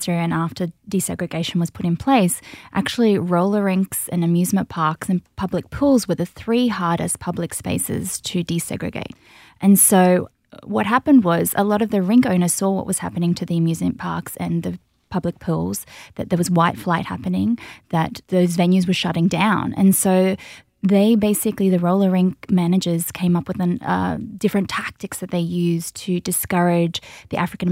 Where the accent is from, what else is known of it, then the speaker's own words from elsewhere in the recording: Australia; But I'm Australian and Deanna's from Hawaii